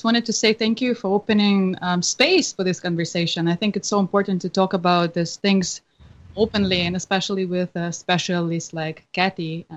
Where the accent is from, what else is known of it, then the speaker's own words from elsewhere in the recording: Russia; now in Los Angeles, United States; I was born in Russia. I'm an Angelino for 11 years now. And I started playing music back in Russia when I was 6.